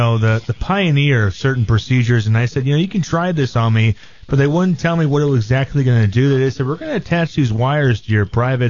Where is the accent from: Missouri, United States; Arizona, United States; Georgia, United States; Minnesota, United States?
Missouri, United States; You know, we're from Missouri.